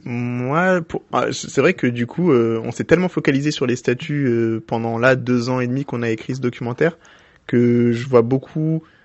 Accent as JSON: {"language": "French", "country": "France", "tie": "born or raised there", "said": "j'ai grandi en France, j'ai regardé Gulli comme tout le monde. Enfin, genre, c'est ma culture, c'est le pays dans lequel je suis né."}